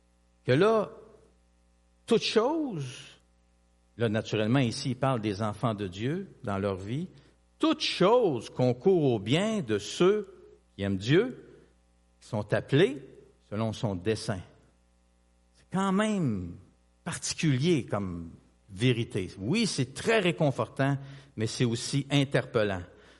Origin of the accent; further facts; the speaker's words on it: Quebec, Canada; on se présente, on est du Québec, on est des jeunes, on parle de Dieu, on parle de l'Évangile.